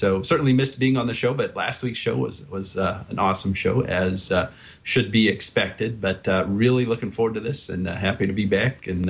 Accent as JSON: {"language": "English", "town": "Bedford", "region": "Indiana", "country": "United States", "tie": "born or raised there", "said": "I was actually in my hometown of Bedford, Indiana."}